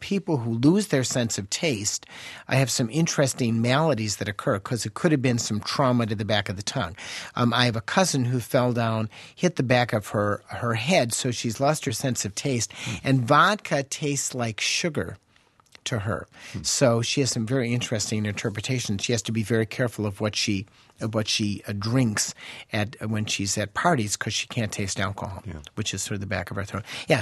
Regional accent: Chicago, Illinois, United States; I am from Chicago.

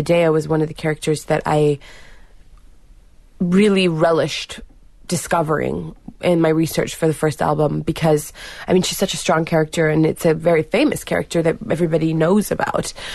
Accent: Los Angeles, California, United States; I did do other things as a teenager growing up in Los Angeles.

